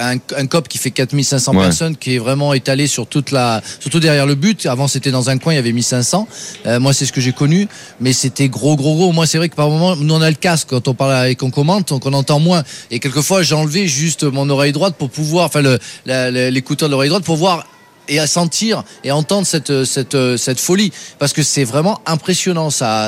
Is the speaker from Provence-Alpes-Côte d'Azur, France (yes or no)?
yes; Marseille, Provence-Alpes-Côte d'Azur, France; born there; je me rappelle quand même que je suis né à Marseille, mais bon.